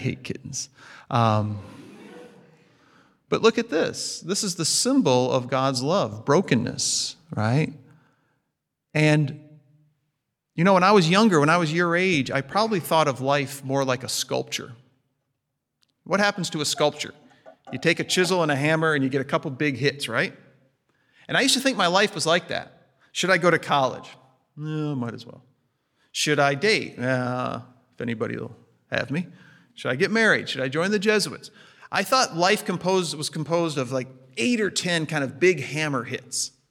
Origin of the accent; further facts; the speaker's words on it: Michigan, United States; I grew up in Michigan. I'm the youngest of eight.